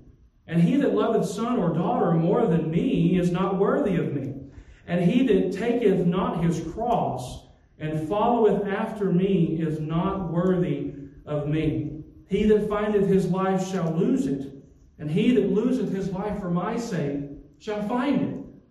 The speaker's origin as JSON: {"language": "English", "region": "Georgia", "country": "United States", "lives_now": "Utah, United States", "said": "I am originally from Georgia. When we first moved out here, my wife and I and my family, who are with me tonight, they're actually visiting grandparents back in the Southeast."}